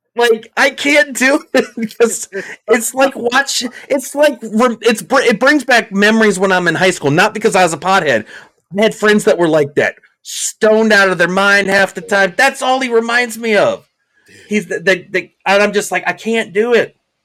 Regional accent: the South, United States; it brings back memories of home, mostly because I'm from the South.

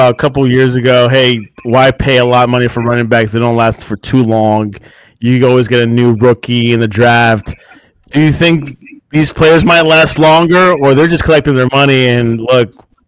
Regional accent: Salem, New Jersey, United States; I'm from Salem, New Jersey.

